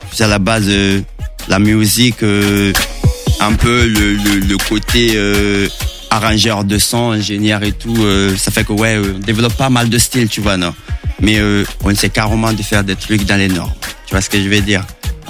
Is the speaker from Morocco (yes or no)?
no; Conakry, Guinea; je suis né à Conakry, grandi à Conakry.